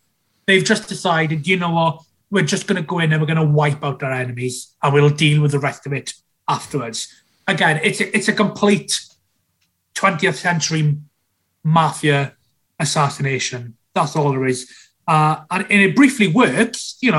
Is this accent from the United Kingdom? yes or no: yes; Wales, United Kingdom; as a Welshman